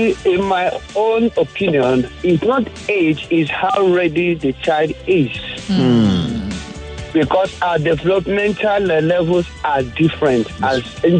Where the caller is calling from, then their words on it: Lekki, Lagos, Nigeria; I'm calling from Lekki Nation, Nigeria.